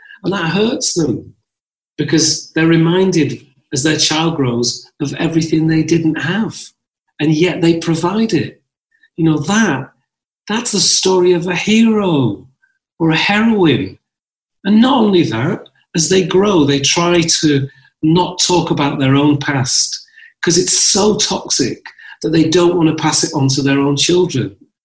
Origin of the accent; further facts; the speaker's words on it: North West England, United Kingdom; I was brought up in Lancashire and in the north. You know, I was always other. You know, I was the only sort of person of colour in a village.